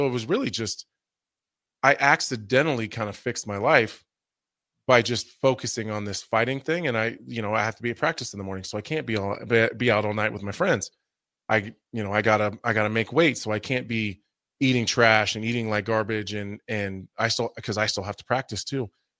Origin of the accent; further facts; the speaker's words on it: Nebraska City, Nebraska, United States; I grew up in Nebraska City. It's an amazing place to grow up. I grew up, you know, kind of on the outside of town.